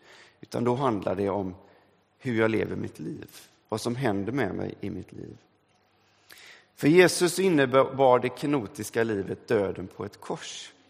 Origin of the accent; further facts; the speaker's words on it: Sweden; first language Swedish; now in England, United Kingdom; Jag är fortfarande svensk men jag befinner mig i ett annat sammanhang. Jag befinner mig i England.